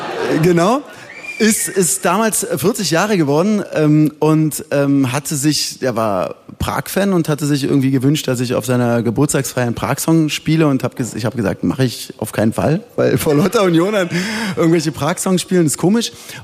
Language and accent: German; Köpenick, Berlin, Germany; born there; Na, erstmal bin ich geboren in Köpenick